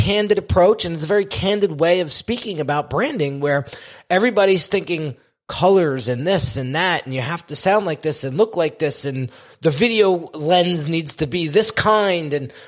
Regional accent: New Jersey, United States; it took me a lot of time growing up in Jersey where everything is flash. Everything, well, where I grew up, everything was flash.

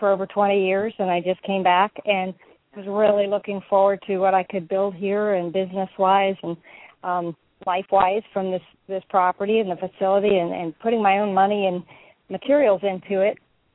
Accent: Sarasota, Florida, United States; also born or lived in Lake County / Ocala; I'm actually from here. I was born in Sarasota, and I've been gone for over 20 years and just moved back.

